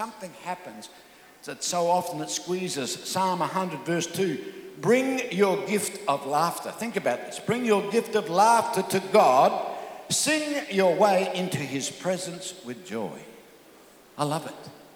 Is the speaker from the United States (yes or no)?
no; Darwin, Northern Territory, Australia; I'm from Darwin. I haven't even seen a freeway.